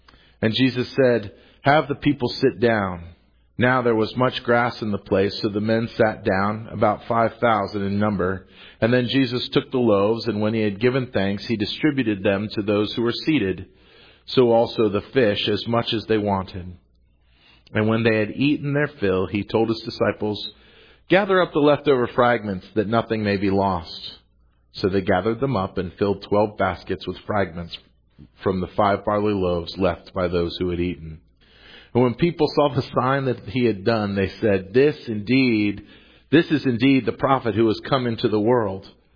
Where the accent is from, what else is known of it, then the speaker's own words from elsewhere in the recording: Annapolis, Maryland, United States; You want to know where to get the best cup of coffee in Annapolis, you should ask me, because I'm from Annapolis